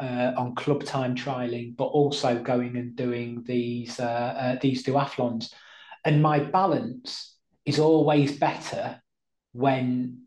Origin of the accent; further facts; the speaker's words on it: East Midlands, United Kingdom; But I'm from Lincolnshire. We do fens and we do open windy time trials So it's second nature.